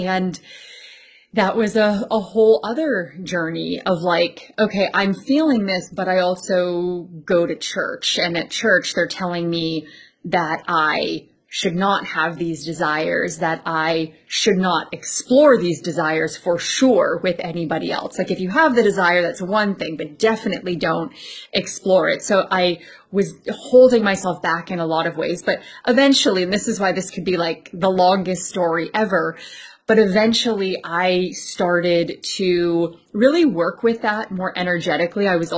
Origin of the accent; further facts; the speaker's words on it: Canada; but I felt like that in the city that I grew up in Canada.